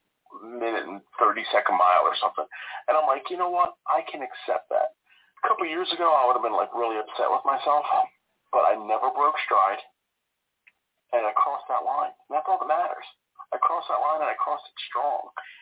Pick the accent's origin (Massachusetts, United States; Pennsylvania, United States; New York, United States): Pennsylvania, United States; Philadelphia; I grew up in Philadelphia, so those landmarks are basically in my backyard.